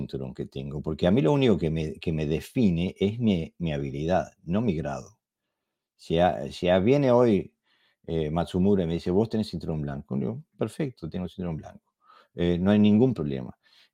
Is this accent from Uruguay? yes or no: yes; Uruguay; En mi país, en Uruguay, hay un dicho